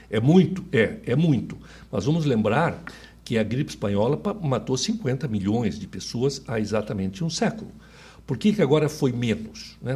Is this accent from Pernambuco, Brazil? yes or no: no; Curitiba, Paraná, Brazil; also born or lived in São Paulo; Você sabe que eu sou curitibano.